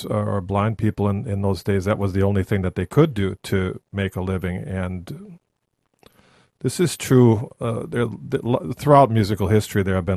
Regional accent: Milwaukee, Wisconsin, United States; We just had a shooting in Milwaukee, my hometown.

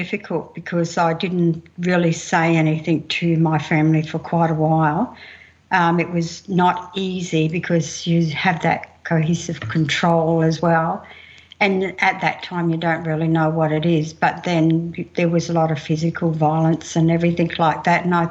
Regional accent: Mount Isa, Queensland, Australia; I'm Kalkadoon Wanyi. I grew up in Mount Isa and I spent many of my childhood days out in Camberwell.

